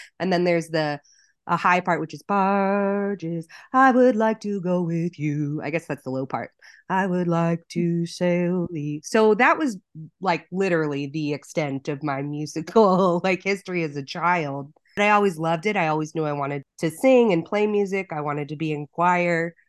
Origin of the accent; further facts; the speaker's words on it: Tucson, Arizona, United States; born there; I was born in Tucson and I'm third generation.